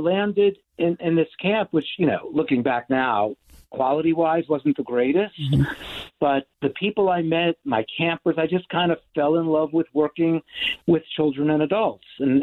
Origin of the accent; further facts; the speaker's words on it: New York City, New York, United States; I was a kid growing up in New York City and in a lower middle class family